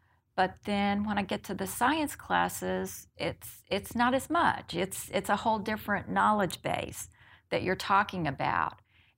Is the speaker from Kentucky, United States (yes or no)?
no; Houston, Texas, United States; and so I grew up in Westbury here in Southwest Houston, and I needed to stay close to home.